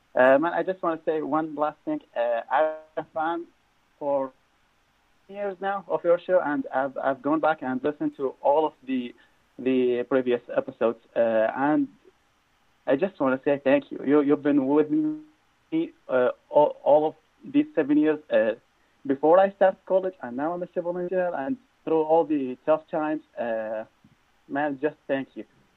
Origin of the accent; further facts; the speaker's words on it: Iraq; from Iraq.